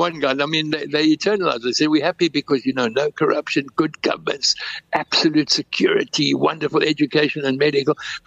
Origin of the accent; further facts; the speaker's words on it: South Africa; Now, none of us, and you know, we're all South African types in the three vehicles, and none of us had been to Eastern Europe before.